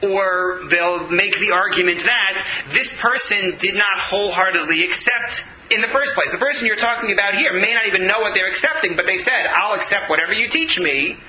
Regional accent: New York City, New York, United States; now in Canada; I'm a New Yorker. I'm polite by nature.

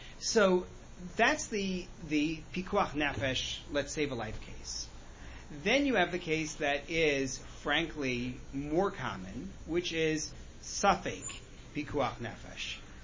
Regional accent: Oceanside, New York, United States; You know, I grew up in Oceanside on Long Island, for those who are, you know, Long Islanders.

